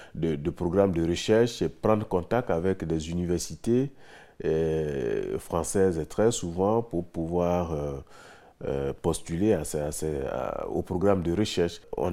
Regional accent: Côte d’Ivoire; je viens de la Côte d'Ivoire.

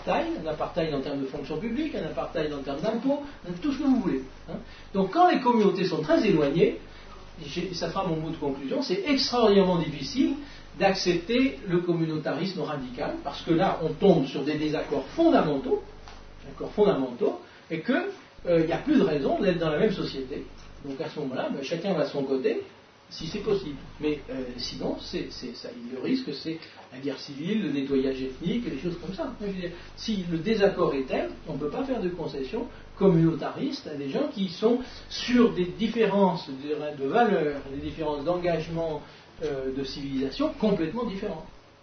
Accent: France; j'accepterai pas qu'on me demande depuis combien de générations je suis français.

